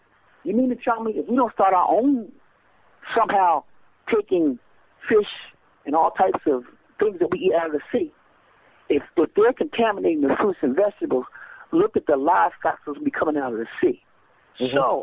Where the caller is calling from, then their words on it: Philadelphia, Pennsylvania, United States; South Philadelphia, sir.